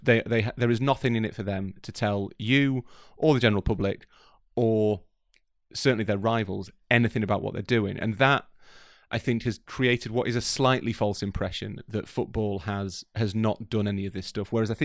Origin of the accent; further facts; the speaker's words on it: Yorkshire and the Humber, United Kingdom; No, I'm from Yorkshire, so that wouldn't appeal to the vast majority of listeners, unfortunately.